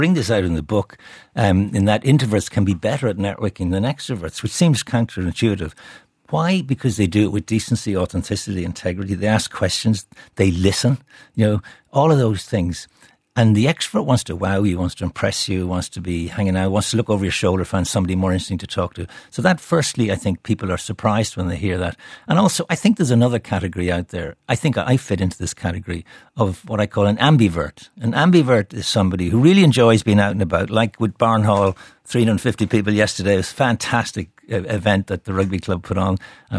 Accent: Ireland; When I was growing up in Ireland, which was neither today nor yesterday

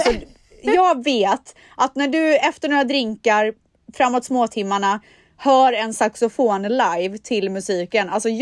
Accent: Borås, Västra Götaland County, Sweden; jag är ju uppvuxen i Borås, det är ju Sveriges regnigaste stad.

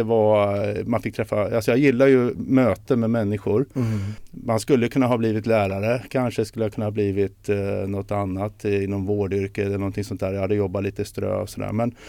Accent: Sweden; born there; Jag är ju född i Sverige och har alla de bästa förutsättningarna och sådär.

